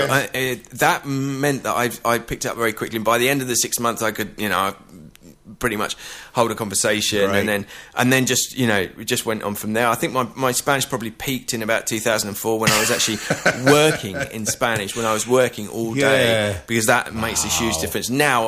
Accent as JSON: {"language": "English", "region": "East of England", "country": "United Kingdom", "lives_now": "Madrid, Spain", "said": "I'm from Essex originally."}